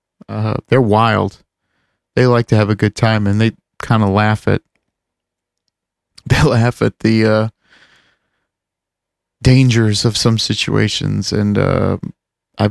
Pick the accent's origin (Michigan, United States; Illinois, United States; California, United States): Illinois, United States; Chicago; bitch, I'm from Chicago. Like, do you know where fucking McDonald's came from?